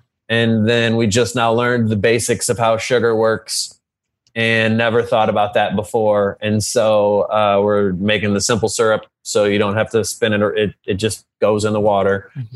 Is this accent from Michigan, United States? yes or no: yes; Detroit, Michigan, United States; there was so much music I didn't know because I would just call that like white people music because I grew up in Detroit.